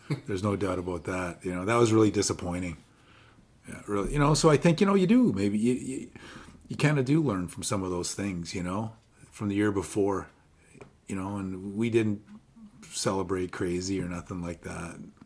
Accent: Toronto, Ontario, Canada; I grew up in Toronto. I got family there

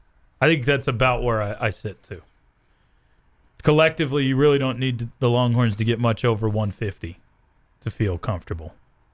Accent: Texoma, United States; How far to New Mexico? I'm from Texoma. I know how far it is to Dumas.

